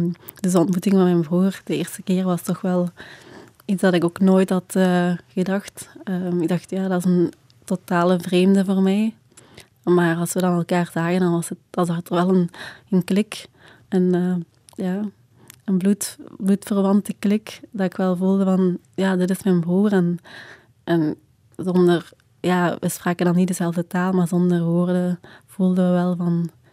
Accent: Rwanda; Wij willen er samen als Rwandees iets moois van maken

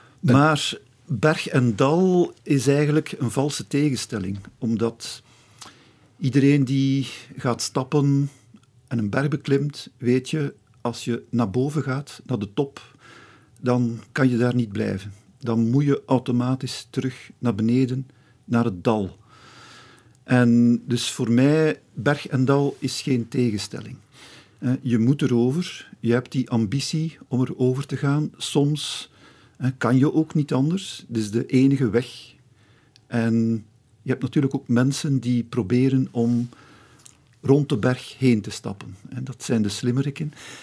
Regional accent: Aalst, Flanders, Belgium; Wij zijn afkomstig uit Aalst. En wij woonden zelf op de hoek van de Kapellekesbaan in Heerenbodegem.

